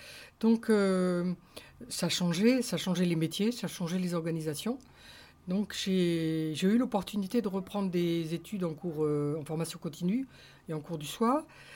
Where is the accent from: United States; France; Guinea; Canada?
France; Roubaix, Hauts-de-France; je me suis souvenu de mes origines parce que je suis de Roubaix. Et j'ai eu envie de toucher à l'univers du textile. J'ai grandi entouré de toutes les cheminées d'usines à Roubaix.